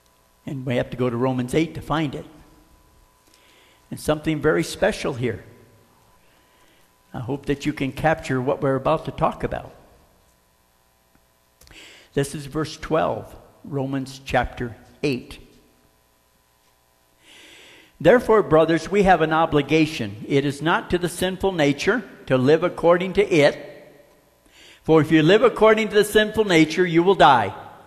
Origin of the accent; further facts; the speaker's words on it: Florida, United States; You know, I grew up in Florida. We had chameleons.